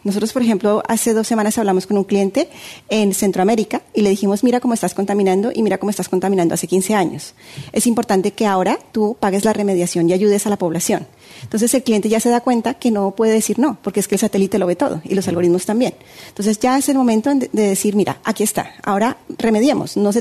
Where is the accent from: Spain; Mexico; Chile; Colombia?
Colombia; yo tengo mucha relación con el Caribe porque soy colombiana